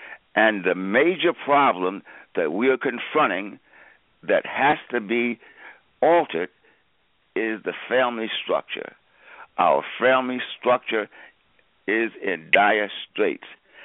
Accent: Georgia, United States; born there; Yes, I'm in Florida. I was born in Georgia, which is right next to Florida

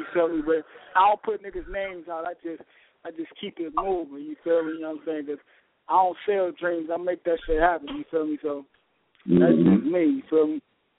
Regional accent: California, United States; I'm from Cali, so I fucks with the OGs.

